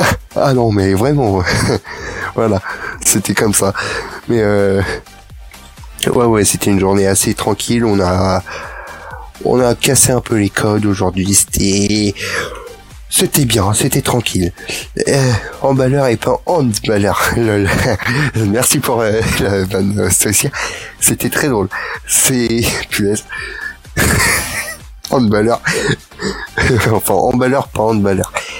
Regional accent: Paris, Île-de-France, France; Pourtant, je suis parisien, mais

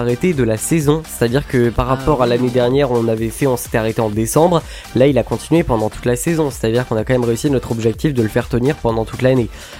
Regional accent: Normandy, France; je viens de Normandie, je fais 3h, 4h de route pour venir.

